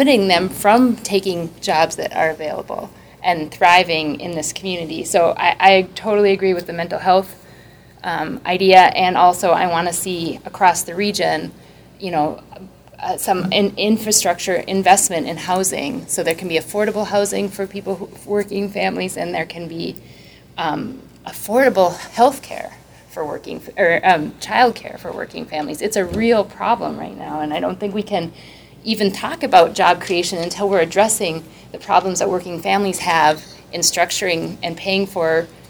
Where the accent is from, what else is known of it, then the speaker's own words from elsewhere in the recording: Montevideo, Minnesota, United States; I'm from Montevideo. Same story.